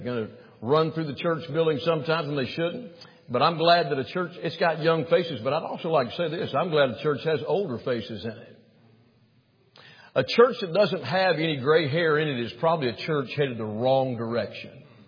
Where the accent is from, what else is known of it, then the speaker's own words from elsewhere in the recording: Alabama, United States; I am from Alabama. How many can understand what I'm saying right now?